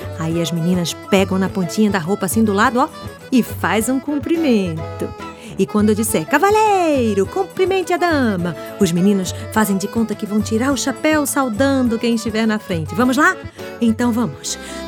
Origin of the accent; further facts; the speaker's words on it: Northeast Region, Brazil; Esse ano, a festa será em casa, mas como bons nordestinos, mesmo com festa miudinha, não há de ser desanimada.